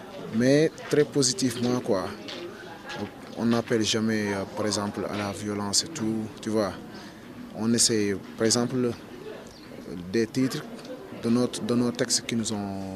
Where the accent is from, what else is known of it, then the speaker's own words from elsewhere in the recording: Senegal; je suis sénégalais, j'ai 23 ans, artiste, rappeur, slameur en même temps.